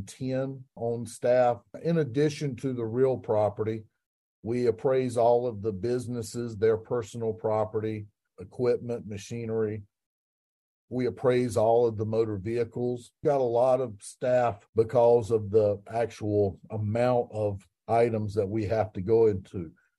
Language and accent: English; Wilson, North Carolina, United States; I was born in Wilson, so Parker's Barbecue down east is the barbecue I grew up on here, vinegar-based.